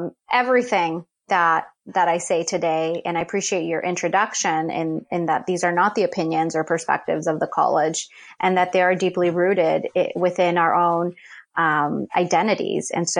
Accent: Los Angeles, California, United States; Growing up in Koreatown, heavily immigrant community from different walks of life.

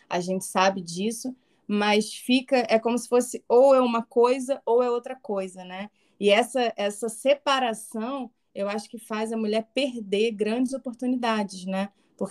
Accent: Rio de Janeiro, Brazil; Eu venho do Rio, né? Da capital, a gente morei lá a minha vida inteira, agora que vim para o interior, enfim.

